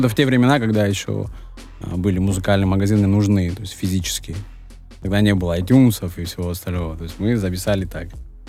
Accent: Gagra, Abkhazia, Georgia; Я из Абхазии, брат.

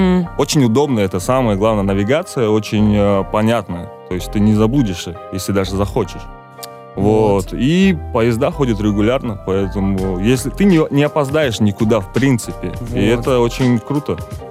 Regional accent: Almaty, Kazakhstan; Ну, у нас горы, конечно. Я из Алматы, да.

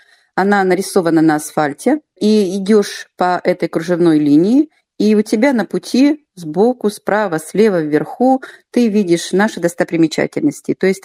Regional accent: Vologda, Vologda Oblast, Russia; Я действительно вологжанка, влюбленная в свой город

